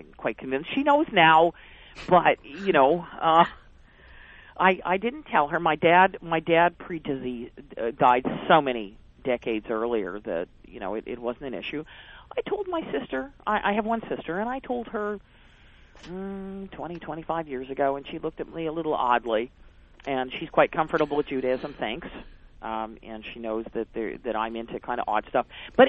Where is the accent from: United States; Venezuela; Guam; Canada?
Canada; Montreal, Quebec; I was from Montreal, and that was what they all assumed anyway.